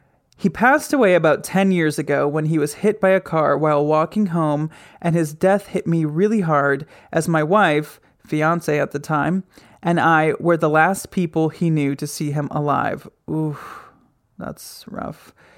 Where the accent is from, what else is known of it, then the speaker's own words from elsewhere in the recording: Grand Rapids, Michigan, United States; Jordan is from my hometown of Grand Rapids, Michigan.